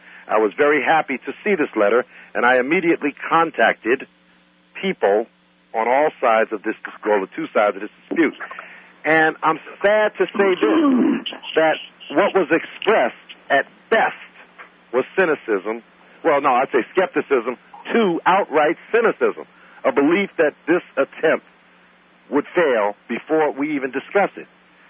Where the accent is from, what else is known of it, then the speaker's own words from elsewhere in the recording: New York, United States; I have been looking very closely at these problems in New York because I'm from New York and I know a lot of the people involved.